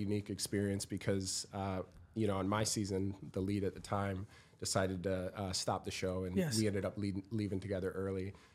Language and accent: English; South Dakota, United States; So I grew up in South Dakota, small town Midwest.